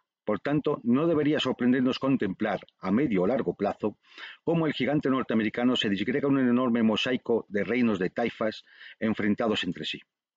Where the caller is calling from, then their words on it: Madrid, Community of Madrid, Spain; hablo desde Madrid, España, soy director del Instituto Español de Geopolítica